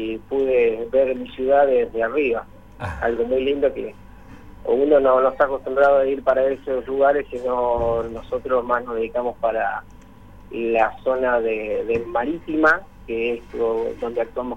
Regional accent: Concepción del Uruguay, Entre Ríos, Argentina; moved away as an adult; Yo hice toda mi infancia allá en Concepción del Uruguay, porque es más, mis padres están allá en Concepción y tengo familiares. Después me fui a los 20 años a estudiar

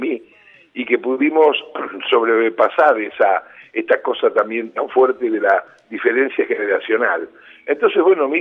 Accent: Rosario, Santa Fe, Argentina; acompañaba a mis padres que eran músicos y hacían eso por los pueblitos de Santa Fe, ya que somos de Rosario nosotros.

